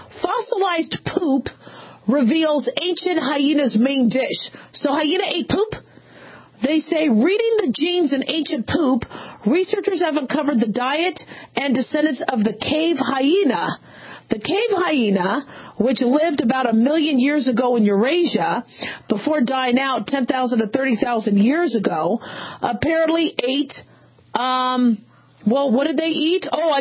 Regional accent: Phoenix, Arizona, United States; You know, I grew up in Phoenix, and, you know, teachers in the carpool line, they actually have to wear tennis shoes

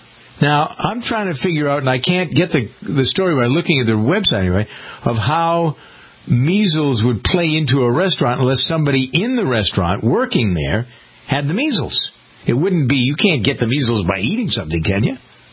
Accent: Framingham, Massachusetts, United States; the world headquarters for Staples, TJ Maxx, and Bose is in Framingham, my hometown.

